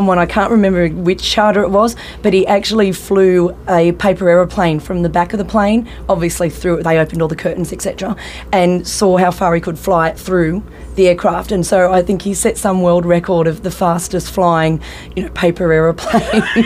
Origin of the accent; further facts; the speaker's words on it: Australia; being Australian